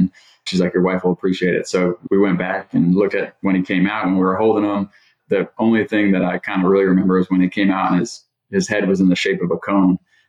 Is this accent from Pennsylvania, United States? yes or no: yes; Pennsylvania, United States; moved away as an adult; I was born in Northeast Pennsylvania in the Pocono Mountains. Two very young parents. Raised me and my brother